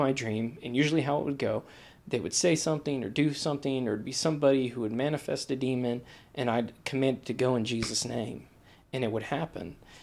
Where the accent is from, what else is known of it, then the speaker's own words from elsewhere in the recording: Greenfield, Indiana, United States; now in Pendleton, United States; I was born in Greenfield, Indiana. Okay. Just east of Indy. Okay. Lived in a small town near Greenfield. You know, I'm a country boy.